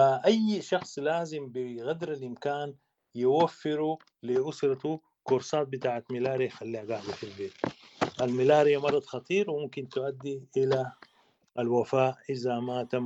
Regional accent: Sudan

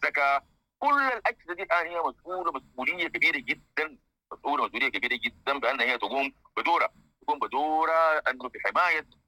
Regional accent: Sudan; إحنا كسودانيين عندنا يعني نقول ممكن عندنا يعني نوع من العادات والتقاليد القوية جدا

